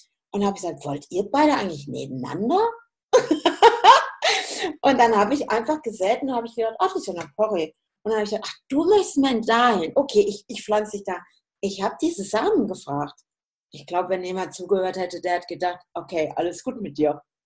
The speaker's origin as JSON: {"language": "German", "region": "Hesse", "country": "Germany", "said": "also ich komme ja eigentlich auch aus dem Hessischen, ne?"}